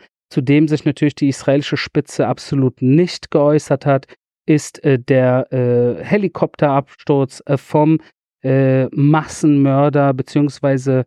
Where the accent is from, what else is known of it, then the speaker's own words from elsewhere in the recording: Iran; wo ich persönlich als Iraner, wenn ihr so wollt, bin ich froh, dass er von uns gegangen ist.